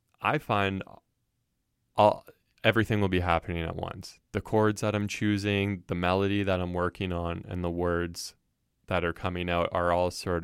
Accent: Aurora, Ontario, Canada; And the song is called … which is actually the name of my hometown.

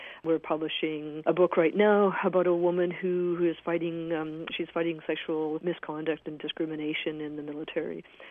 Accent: Vancouver, British Columbia, Canada; when I grew up in Vancouver

